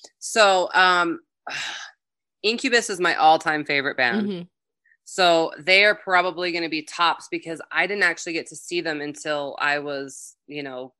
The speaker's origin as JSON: {"language": "English", "town": "Salt Lake City", "region": "Utah", "country": "United States", "tie": "born or raised there", "said": "was at the Autorama, which was here in my hometown of Salt Lake City, Utah."}